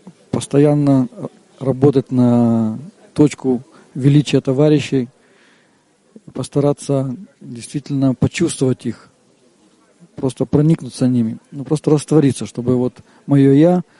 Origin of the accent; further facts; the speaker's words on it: Israel; я приехал из Израиля.